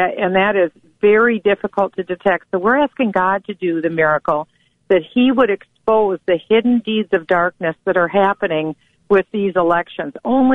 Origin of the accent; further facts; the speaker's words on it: Minnesota, United States; Unlike your neighbor to the east in my home state of Minnesota, where we've taken a completely different tack, and it's very difficult in Minnesota.